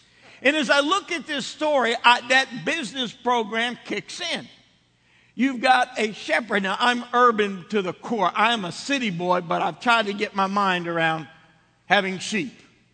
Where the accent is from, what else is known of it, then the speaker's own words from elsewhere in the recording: Northeast, United States; I guess that's because I'm a Yankee from the Northeast.